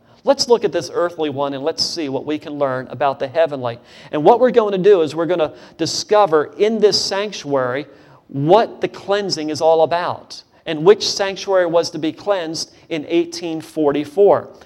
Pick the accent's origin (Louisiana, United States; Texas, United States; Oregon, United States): Louisiana, United States; also born or lived in Pennsylvania; I was born in Pennsylvania and I learned there how to talk Northern Yankee style. And then the second half of my childhood was down in Louisiana, and I learned how to talk Southern style.